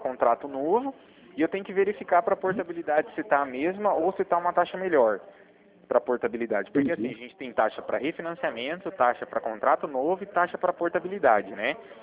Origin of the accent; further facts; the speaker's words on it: Cornélio Procópio, Paraná, Brazil; eu sou de Cornélio Procópio aqui, próximo de vocês, na divisa.